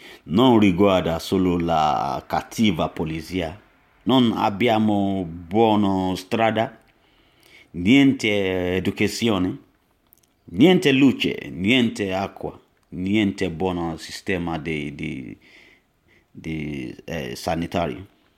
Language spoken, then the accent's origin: Italian; Nigeria; now in Italy; sono nigeriano e vivo in Italia circa 3 anni.